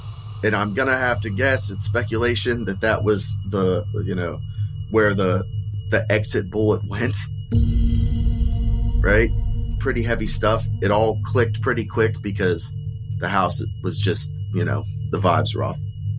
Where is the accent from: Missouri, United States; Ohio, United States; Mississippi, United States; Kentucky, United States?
Ohio, United States; East Liverpool; I'm going to tell you a quick story about my haunted house growing up in East Liverpool, Ohio, about 30 years ago.